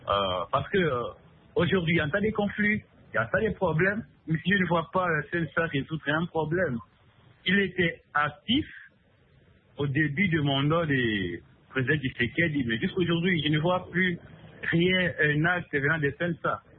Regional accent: DR Congo; chez nous, en RDC.

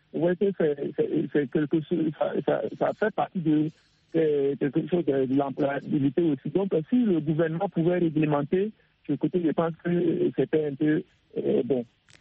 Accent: Togo; born there; now in Côte d'Ivoire; je suis en Côte d'Ivoire, précisément à Bengo. Je suis né au Togo.

